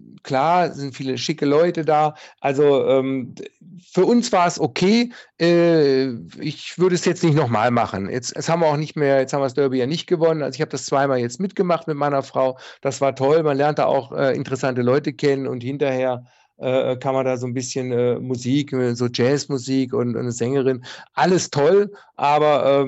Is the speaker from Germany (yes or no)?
yes; Baden-Württemberg, Germany; aber als Schwabe spart man natürlich auch Hotelkosten.